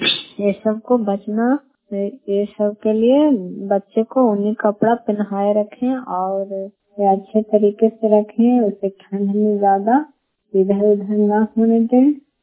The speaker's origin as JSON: {"language": "Hindi", "town": "Badiha", "region": "Bihar", "country": "India", "said": "मैं बडीहा गांव से हूँ, भुट्टाखा पंचायत से, नरनासा प्रखंड से, नालंदा जिले से।"}